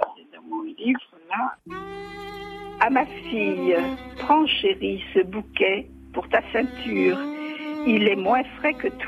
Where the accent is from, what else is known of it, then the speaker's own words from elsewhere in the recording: Fontainebleau, Île-de-France, France; J'étais élève au collège de Fontainebleau, parce que je suis native de Fontainebleau.